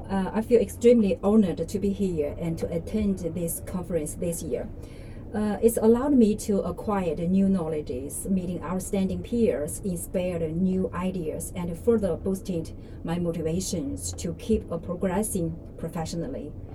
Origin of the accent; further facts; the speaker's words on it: Beijing, China; I come from Beijing, China. And now I work as a head nurse in the Center of Sterile Supply Department.